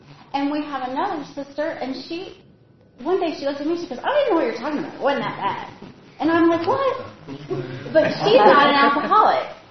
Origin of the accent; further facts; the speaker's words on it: Michigan, United States; born there; I was born in Michigan. We were all born in Michigan, and we moved around a lot.